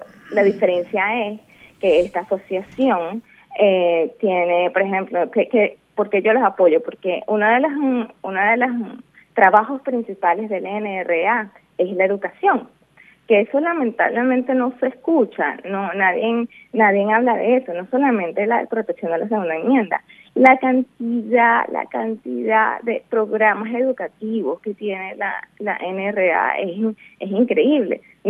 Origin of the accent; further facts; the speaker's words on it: Venezuela; Y yo digo, pues como venezolana que lo he vivido, que sé lo que es estar indefenso